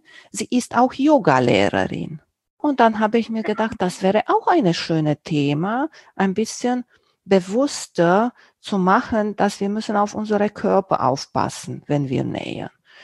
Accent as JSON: {"language": "German", "country": "Romania", "first_language": "Romanian", "second_language": "German", "said": "Ich bin nicht der Schreiber. Auch nicht in meiner Muttersprache, in Rumänisch."}